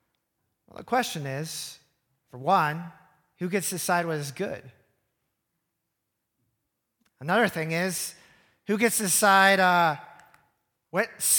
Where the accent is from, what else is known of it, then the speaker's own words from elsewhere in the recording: Iowa, United States; also born or lived in Cambodia; I'm from Iowa. And our family's got to move from the cornfields of Iowa to Cambodia in 2009 and out to the rice fields, which also felt a little bit strangely familiar.